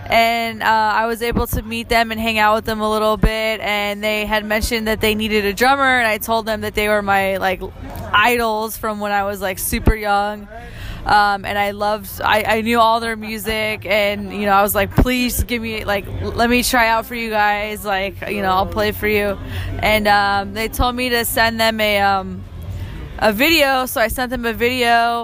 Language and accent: English; San Francisco, California, United States; So I'm in my hometown of San Francisco, and Union 13 came through here.